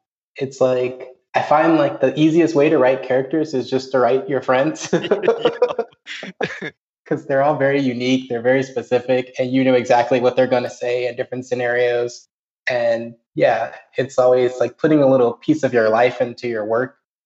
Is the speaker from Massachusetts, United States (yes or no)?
no; Indiana, United States; And I'm from Indiana, like Dwayne is.